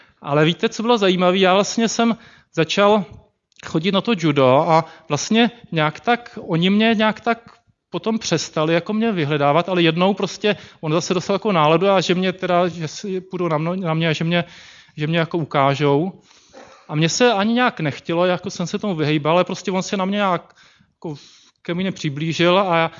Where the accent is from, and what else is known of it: Slovakia; born or raised there